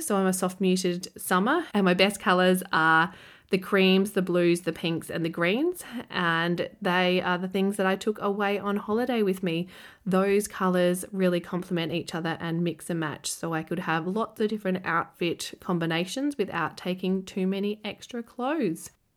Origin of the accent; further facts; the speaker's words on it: Adelaide, South Australia, Australia; I am from Adelaide, and when we travel to the city from the farm, I have a drawer and some shelves in my parents' house where we stay.